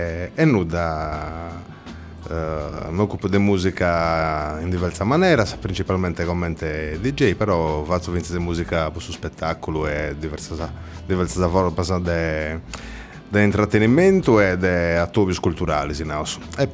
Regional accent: Meana Sardo, Sardinia, Italy; now in Cagliari, Italy; Deo me ne sono andato da Meana poi venire a studiare in su università in Casteddu

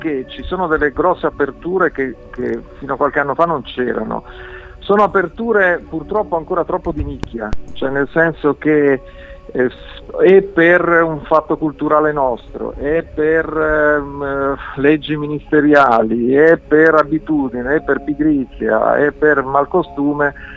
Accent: Merano, Trentino-Alto Adige, Italy; born there; now in Rome, Italy; io sono nato a Merano, in Alto Adige.

